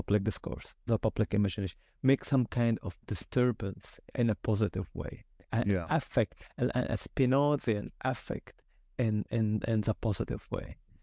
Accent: Egypt; first language Arabic; English is a second language; now in United States; I'm Egyptian. Arabic is my mother tongue. I study in the U.S. and Spanish is my third language.

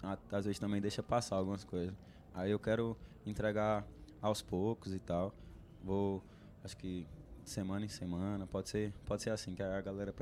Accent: Pernambuco, Brazil; Porque como eu vim do sertão de Pernambuco, né, ele queria passar... Um pouco do retrato que é Pernambuco.

